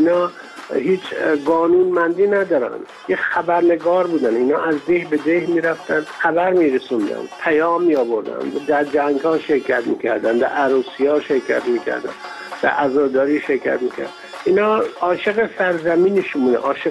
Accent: Iran; moved away; بعد من از ایران اومدم بیرون.

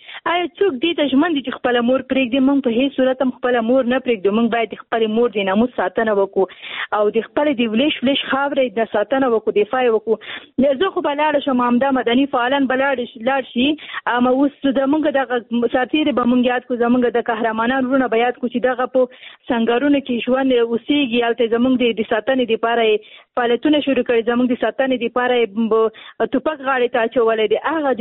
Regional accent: Afghanistan; نن ورځ نه ده چې په افغانستان کې جنگ دی او تقریبا موږ په جنگ کې پیدا شو یو په جنگ کې رالوی شو یو

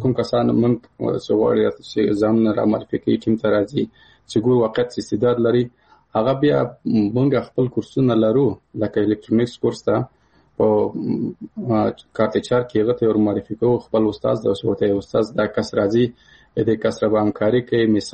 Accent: Paktia, Afghanistan; مثال زه د کابل د پکتیا یم

